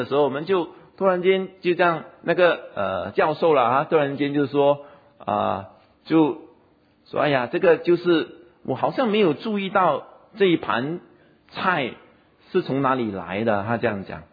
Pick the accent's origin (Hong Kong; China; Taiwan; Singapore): Singapore; 我们新加坡人说苏嘎啊